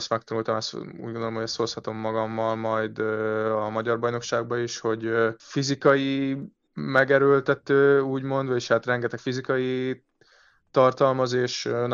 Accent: Győr, Győr-Moson-Sopron, Hungary; born there; Én győri születésű is vagyok

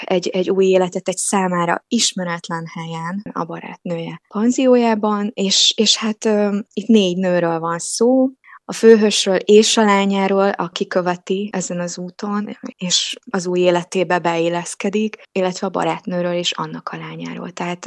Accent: Hungary; Én onnan származom, Észak-Kelet-Magyarországról jól ismerem ezt a helyet

